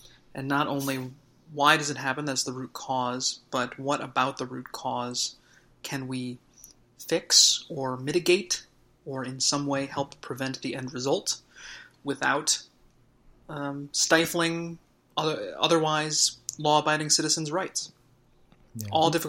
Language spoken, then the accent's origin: English; Illinois, United States; I'm in my home state of Illinois this week, visiting family